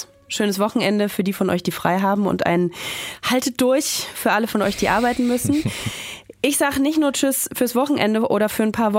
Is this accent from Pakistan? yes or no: no; Cologne, North Rhine-Westphalia, Germany; ich als Kölnerin